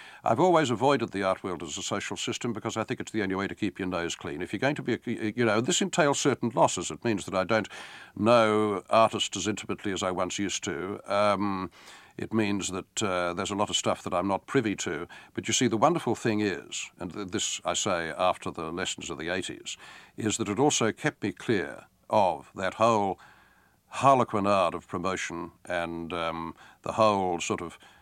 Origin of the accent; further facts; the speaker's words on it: Australia; I'm Australian, not English